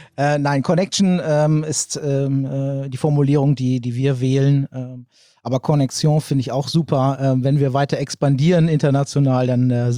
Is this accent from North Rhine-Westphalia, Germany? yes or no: no; Leer, Lower Saxony, Germany; Ich bin selber auch Ostfriese, gebürtiger Leraner und bin jetzt mittlerweile, muss ich mal kurz überlegen, seit sieben Jahren mittlerweile auch schon wieder im Emsland gelandet